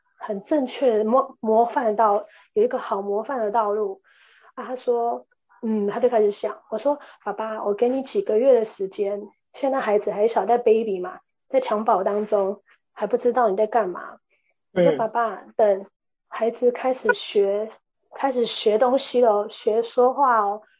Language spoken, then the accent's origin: Chinese; Taiwan; 因为我是台湾出来的嘛，你知道台湾一出生就会政府体系还有文化体系就会有那个预防针的那个表